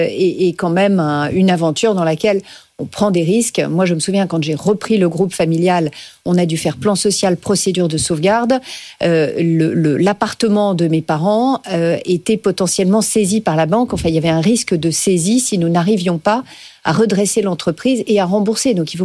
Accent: France; Moi, je suis française, engagée pour la France

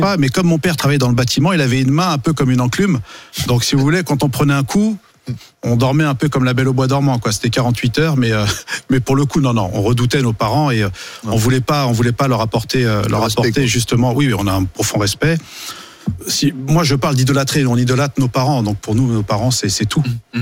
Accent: La Courneuve, Île-de-France, France; also born or lived in Paris; J'ai grandi à la Courneuve quand j'étais petit, et ensuite j'étais dans le 20e.

